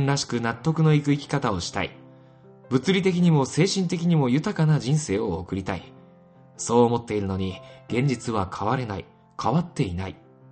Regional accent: Hokkaido, Japan; born there; 生まれは北海道です。今年55歳になります。

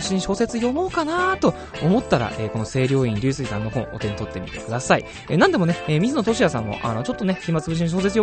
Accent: Saitama, Japan; 今回のディレクターと僕、共に埼玉県出身なんですけども

